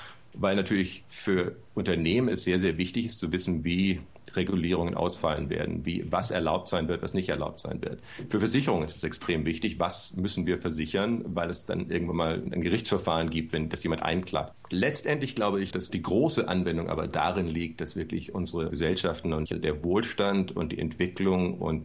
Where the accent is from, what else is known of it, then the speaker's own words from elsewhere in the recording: Stuttgart, Baden-Württemberg, Germany; Ich komme aus Stuttgart, also Süddeutschland ist ja auch eher religiös im Vergleich zu anderen Bundesländern